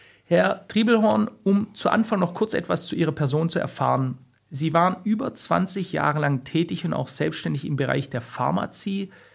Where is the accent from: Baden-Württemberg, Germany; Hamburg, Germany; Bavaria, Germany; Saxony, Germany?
Baden-Württemberg, Germany; ich bin ja Schwabe, aus dem Schwäbischen gibt es einen alten Spruch